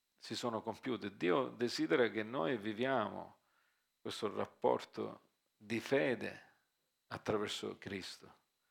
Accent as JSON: {"language": "Italian", "country": "United States", "tie": "born or raised there", "lives_now": "Italy", "said": "io sono cresciuto in America"}